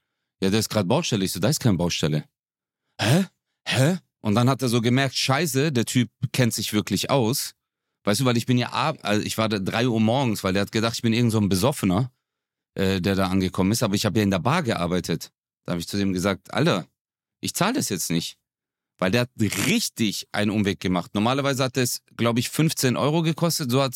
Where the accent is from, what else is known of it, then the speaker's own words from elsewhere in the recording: Stuttgart, Baden-Württemberg, Germany; In Stuttgart ist mir das sogar tatsächlich in Stuttgart. In meiner Heimatstadt